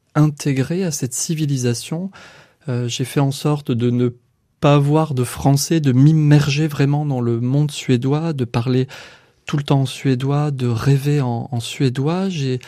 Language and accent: French; Carcassonne, Occitanie, France; j'ai effectivement la double nationalité. Je suis né, j'ai grandi à Carcassonne de parents français.